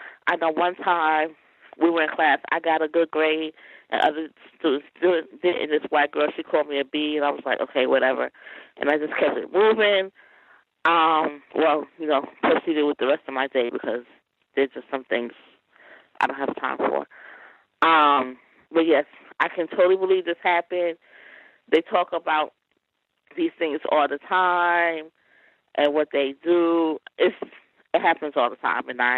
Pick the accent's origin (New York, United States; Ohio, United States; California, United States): New York, United States; now in Georgia, United States; I live in Georgia, but I'm from New York, and I went to, I had to test into a high school, which that was an experience.